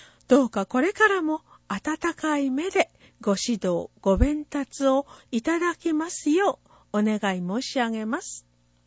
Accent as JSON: {"language": "Japanese", "town": "Nishihara", "region": "Okinawa", "country": "Japan", "tie": "born or raised there", "said": "今こうして、生まれ育った西原町で成人の日を迎えられることができてとても嬉しく思います。"}